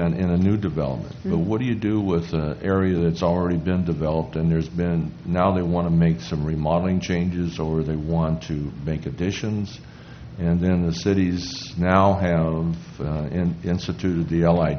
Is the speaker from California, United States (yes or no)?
yes; Salinas, California, United States; and I'm from the Salinas area.